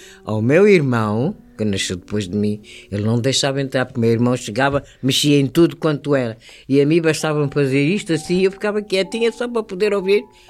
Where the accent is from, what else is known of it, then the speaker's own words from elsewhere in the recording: Mozambique; now in Portugal; Sim, nasci e cresci em Moçambique. E depois estudei aqui em Portugal, depois voltei para Moçambique